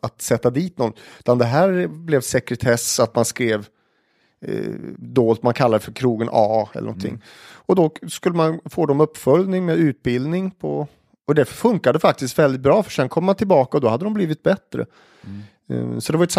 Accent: Forshaga, Värmland, Sweden; Sen var det faktiskt att utanför Forshaga där jag växte upp, det heter ju Hedås, men det kallades för Hera, för det låg precis i gränsen mellan Hedås och Botorpsheden.

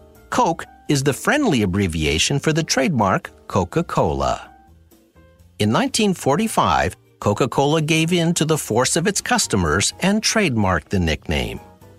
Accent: Sudbury, Ontario, Canada; When I was about 8 years old, the NHL old-timers played a hockey game in my hometown of Sudbury.

